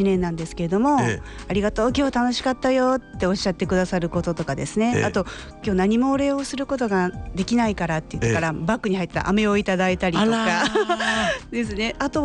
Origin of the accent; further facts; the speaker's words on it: Kansai, Japan; 元々私関西出身なんですが、